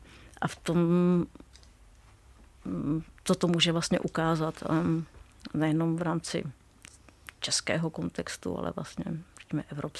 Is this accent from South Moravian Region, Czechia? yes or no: no; Luhačovice, Zlín Region, Czechia; jsem dojížděla z Luhačovic a tenkrát to vlastně byl Gottwaldov.